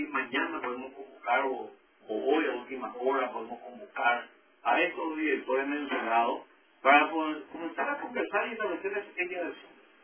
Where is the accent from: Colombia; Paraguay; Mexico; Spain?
Paraguay; San Lorenzo, Central; soy de San Lorenzo